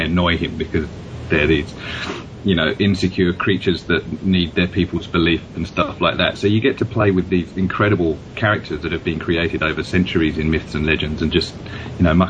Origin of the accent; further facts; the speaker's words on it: England, United Kingdom; I grew up in England, which is a fundamentally Judeo-Christian society.